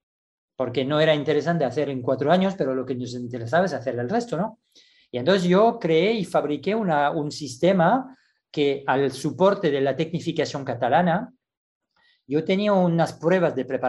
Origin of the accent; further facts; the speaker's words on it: France; Spanish is a second language; Yo como entrenador francés, yo tenía toda la posibilidad del mundo